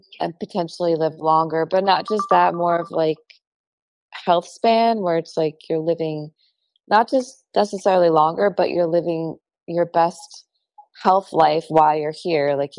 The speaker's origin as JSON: {"language": "English", "town": "Philadelphia", "region": "Pennsylvania", "country": "United States", "lives_now": "Tampa, United States", "said": "And then originally I'm from Philadelphia, and I sort of have lived all over"}